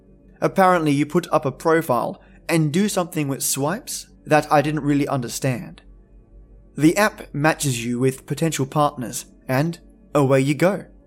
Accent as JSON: {"language": "English", "country": "Australia", "said": "Oh, and also two honourable mentions from my home country, Australia, Northcote, Australia, and Brisbane, Australia."}